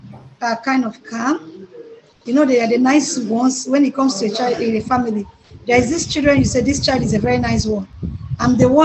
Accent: Imo, Nigeria; I am from Imo State, precisely Imo State, Nigeria.

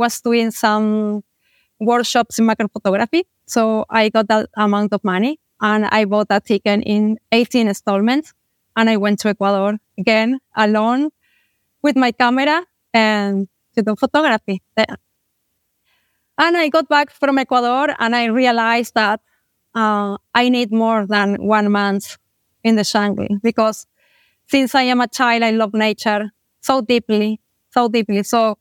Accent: Buenos Aires, Argentina; English is a second language; moved away as an adult; now in Costa Rica; I am from Argentina, yes, from Buenos Aires, a big city, Laudi city. And 3 years ago, I moved to Costa Rica.

